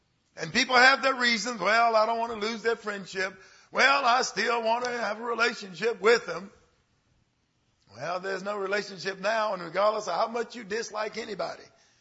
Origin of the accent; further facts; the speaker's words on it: Louisiana, United States; People ate with their hands like I did when I was raised in Louisiana back in the day.